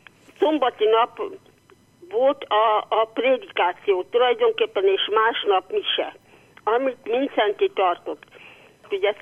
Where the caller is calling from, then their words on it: Szabolcs-Szatmár-Bereg, Hungary; Hát igen, én arról a környékről származom. 7 kilométerre születtem én Mária Pócstól, és mi minden évben mentünk búcsúra.